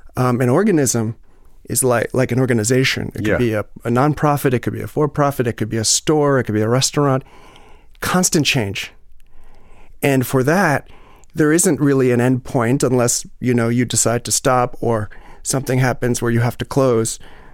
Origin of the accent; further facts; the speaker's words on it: New York City, New York, United States; Born and raised in New York City.